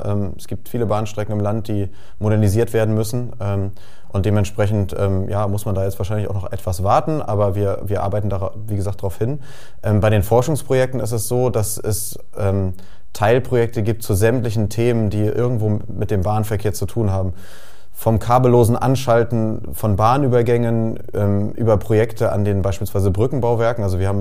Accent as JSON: {"language": "German", "town": "Lütjenburg", "region": "Schleswig-Holstein", "country": "Germany", "said": "immer wenn ich nach Hause gekommen bin, ich komme ursprünglich aus Lütjenburg"}